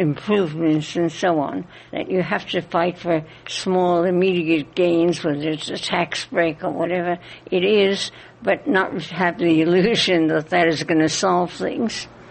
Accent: New York City, New York, United States; born there; I was born in Manhattan in 1910.

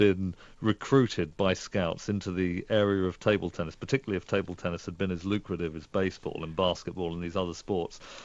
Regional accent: Reading, South East England, United Kingdom; born there; the street that I was born in Reading, is a street called Silverdale Road

